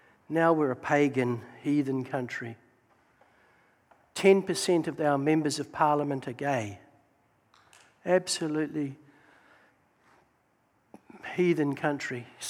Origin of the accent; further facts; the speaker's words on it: Auckland, New Zealand; So this is my hometown, Auckland, and Auckland has got beautiful harbours.